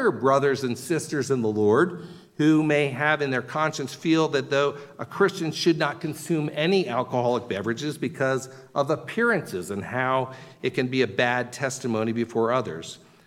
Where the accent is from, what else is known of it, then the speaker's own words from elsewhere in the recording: Wilmington, Delaware, United States; I had a pastor growing up in Wilmington, Delaware.